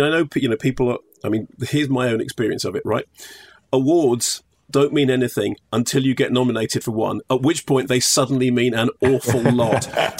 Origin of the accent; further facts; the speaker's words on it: Barnet, London, United Kingdom; But it was just like one of those things about growing up in Barnet was there's a line in The Lion, the Witch and the Wardrobe